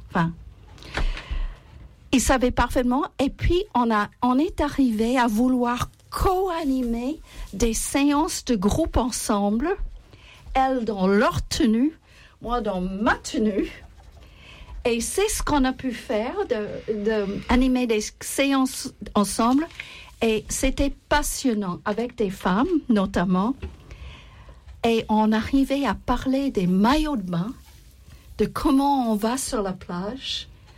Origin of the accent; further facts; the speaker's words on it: United States; French is a second language; d'origine américaine, vous avez entendu mon accent, donc vous savez.